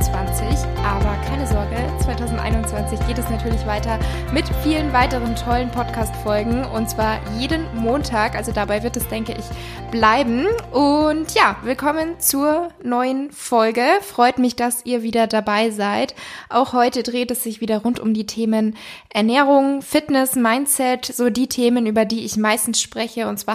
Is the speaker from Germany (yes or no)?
yes; Munich, Bavaria, Germany; denn ich komme ja hier aus München, sie kommt aus Berlin.